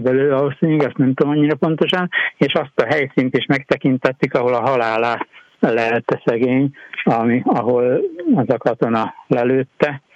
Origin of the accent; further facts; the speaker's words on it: Székesfehérvár, Fejér, Hungary; Én mivel Székesfehérvárot nevelkedtem, úgyhogy ismerem a várost